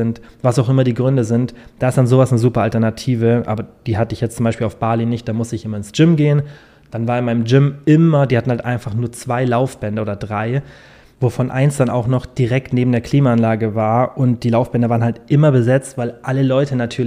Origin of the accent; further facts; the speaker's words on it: Bavaria, Germany; gerade ich komme ja aus dem Allgäu, bei uns wird schon im Winter sehr, sehr kalt